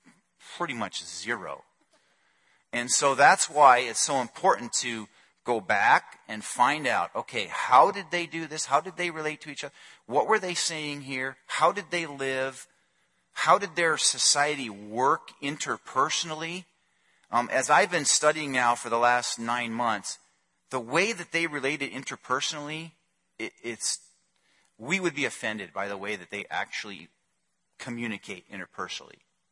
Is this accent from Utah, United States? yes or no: no; Illinois, United States; I grew up near Chicago. Same thing. I grew up in an Italian family. In Italian families, there's no secrets.